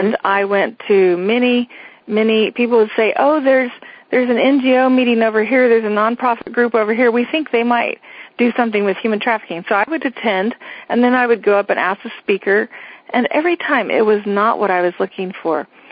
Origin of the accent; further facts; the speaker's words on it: United States; I am sitting there in the city as an American.